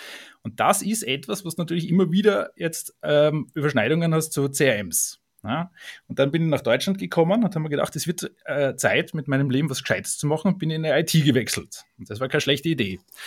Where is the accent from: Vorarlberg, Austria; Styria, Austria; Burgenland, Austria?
Styria, Austria; Graz; also born or lived in Vienna; komme ursprünglich aus Österreich, geboren bin ich in Graz.